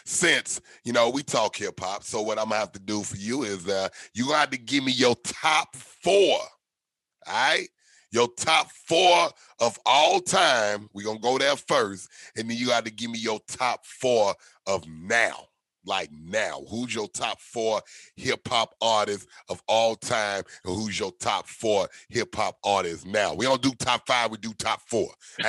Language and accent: English; Nashville, Tennessee, United States; I'm from Nashville, Tennessee.